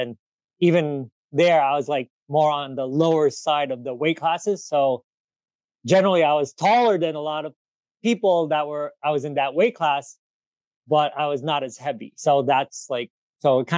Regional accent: Manhattan, New York, United States; when we were growing up in Manhattan, like, we had a one bedroom apartment for five people, right?

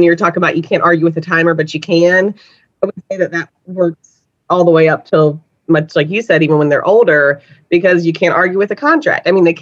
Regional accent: the South, United States; I am from the South. I love the yes, ma'am, no, ma'am.

